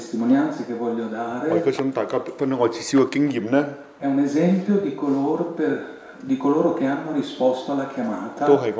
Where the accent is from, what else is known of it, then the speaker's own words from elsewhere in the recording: Bolzano, Trentino-Alto Adige, Italy; now in Međugorje, Bosnia and Herzegovina; vengo da Bolzano, Nord Italia. Vivo qui a Međugorje dal 2002 fisso.